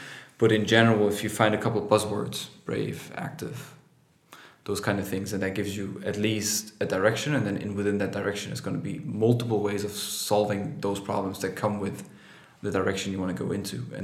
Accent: Dresden, Saxony, Germany; English is a second language; So after I transferred back to Dresden, which is my hometown, and continued my second year of university

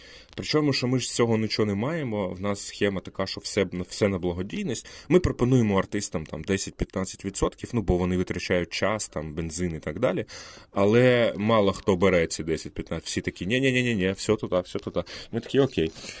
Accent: Luhansk, Luhansk Oblast, Ukraine; В мене не було української мови в школі, бо я з Луганську.

